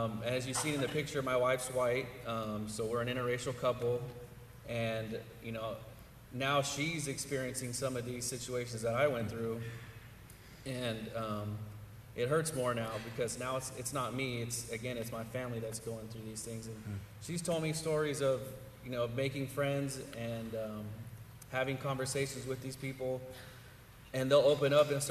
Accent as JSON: {"language": "English", "town": "Fresno", "region": "California", "country": "United States", "tie": "born or raised there", "said": "I was born and raised here in Fresno. My parents were as well. We were more from like the central Fresno area"}